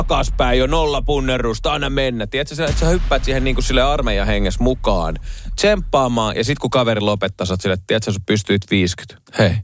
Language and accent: Finnish; countryside, Finland; Olen landelta kotoisin ja sade tarkoitti aina, ettei tarvitse mennä pellolle töihin